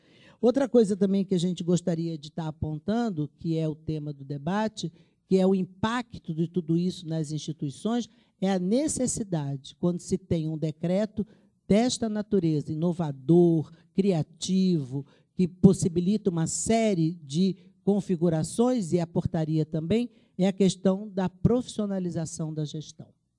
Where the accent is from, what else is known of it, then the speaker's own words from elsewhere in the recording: Rio de Janeiro, Brazil; vai surfar, né, como boa carioca, vai surfar em todas as praias